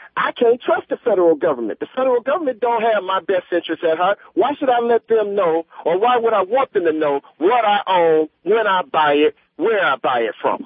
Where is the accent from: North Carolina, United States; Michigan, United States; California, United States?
Michigan, United States; Flint; and I'm from Flint, Michigan, home of the sit-downers, blue-collar all the way, and there's so much death and destruction happening in Flint, Michigan every week, and Detroit.